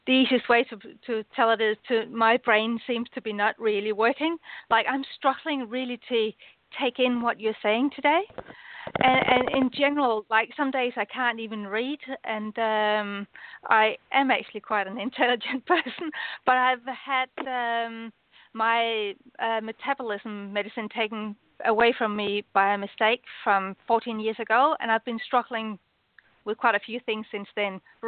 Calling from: Denmark; I'm calling from Denmark.

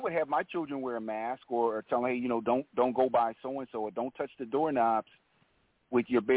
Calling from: Chicago, Illinois, United States; also born or lived in Maryland; I'm previously calling from Maryland, but now I'm calling from Chicago on the South Side.

